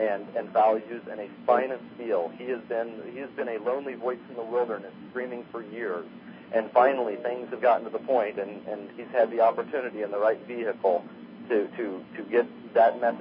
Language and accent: English; Texas, United States; I grew up in Central Texas, and I worshipped Dr. Paul since I was knee-high to a grasshopper, let me tell you.